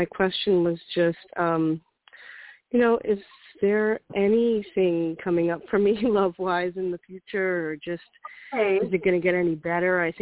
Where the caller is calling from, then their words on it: Brooklyn, New York, United States; I'm calling in from Brooklyn, New York.